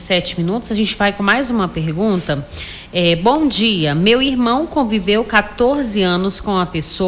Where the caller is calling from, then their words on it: Cruzeiro do Sul, Acre, Brazil; Sou de Cruzeiro do Sul.